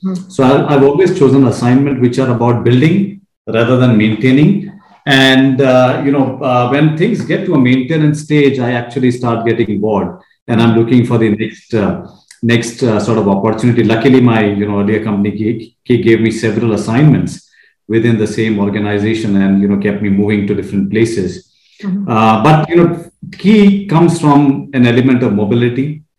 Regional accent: India; But I was born in India. I was raised out here in India, did my education in India.

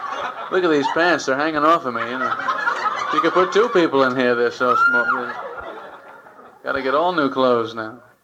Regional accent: United States; So, I'm an American.

